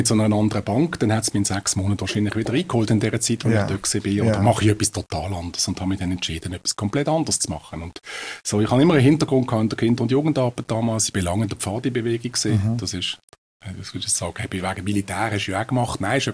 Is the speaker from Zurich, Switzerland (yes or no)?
no; Riehen, Basel-Stadt, Switzerland; Ich bin in Riechen aufgewachsen.